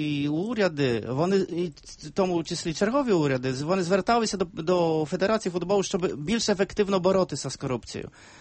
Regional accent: Poland; Ukrainian is a second language; ми можемо довести, що ми поляки

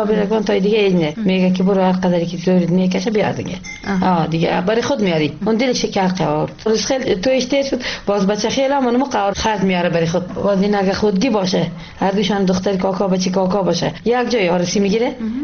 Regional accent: Ghorband, Parwan, Afghanistan; از غربند هستیم

